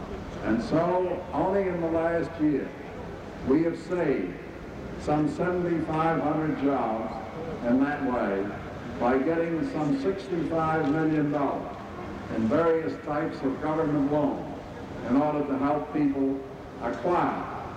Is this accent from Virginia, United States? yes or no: no; New York City, New York, United States; this is where I was born. This is my native place. I'm a New Yorker, bred and true, and I like to realize it by starting campaigns here.